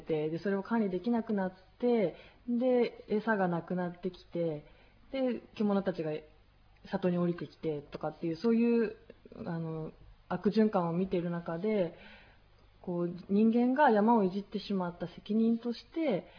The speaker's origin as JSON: {"language": "Japanese", "region": "Saitama", "country": "Japan", "tie": "born or raised there", "said": "はい、生まれも育ちも埼玉県のさいたま市出身ですね"}